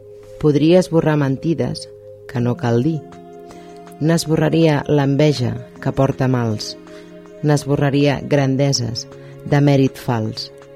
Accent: Esplugues de Llobregat, Catalonia, Spain; al costat del meu poble, perquè jo soc d'Esplugues

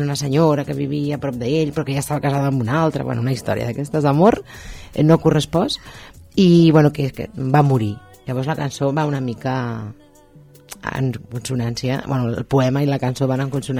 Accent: Esplugues de Llobregat, Catalonia, Spain; al costat del meu poble, perquè jo soc d'Esplugues

